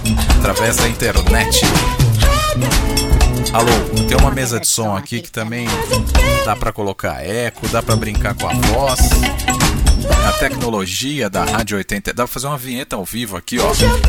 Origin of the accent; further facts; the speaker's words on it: Sorocaba, São Paulo, Brazil; Sou de Sorocaba